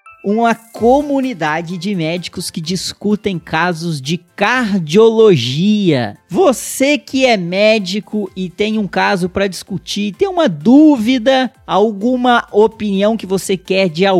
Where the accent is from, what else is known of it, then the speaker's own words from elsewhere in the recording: Brazil; nós, enquanto brasileiros, a gente precisa sim acelerar a transformação digital